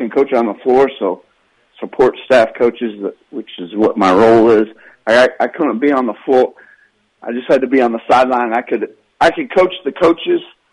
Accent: Galesburg, Illinois, United States; And, you know, just growing up in Galesburg, that love for basketball because of the passion for basketball there, and obviously the history.

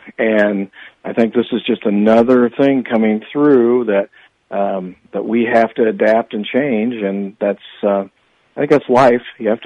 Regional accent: Knoxville, Illinois, United States; A lot of people were really good to me growing up in Knoxville, and my family's heavily tied to the community.

